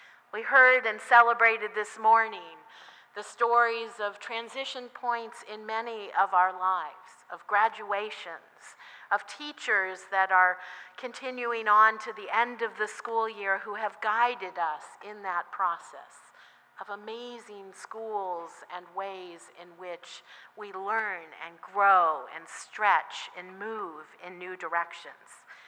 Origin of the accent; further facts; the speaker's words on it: Washington, United States; Of course, I grew up in Washington State, so I have to say that.